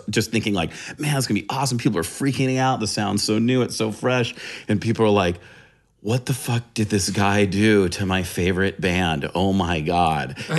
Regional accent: San Diego, California, United States; I'm a California rat. So I grew up in San Diego. My dad was actually in the Navy, and my mom was an Army nurse.

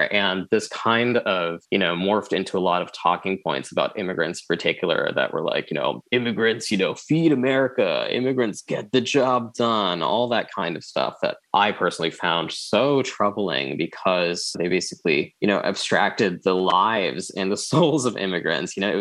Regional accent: New Jersey, United States; I'm the child of immigrants. I'm non-immigrant myself. I was born and raised in Jersey

